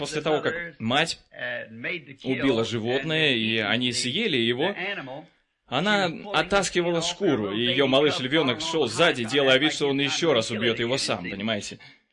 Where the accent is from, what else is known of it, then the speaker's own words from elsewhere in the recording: Sweden; also born or lived in New York, United States; Прежде всего, я хотел бы вам сказать, что я швед. Я родился не в Америке, я родился в Швеции